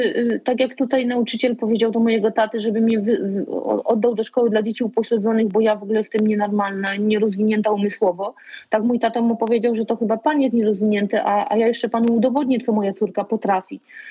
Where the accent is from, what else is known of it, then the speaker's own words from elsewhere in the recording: Subcarpathian Voivodeship, Poland; pochodzę z małej miejscowości koło Przemyśla.